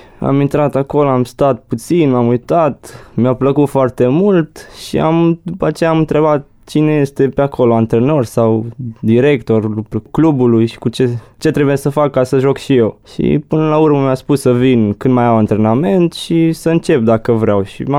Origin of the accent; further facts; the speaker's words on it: Reșița, Caraș-Severin, Romania; sunt din Reșița, am 18 ani.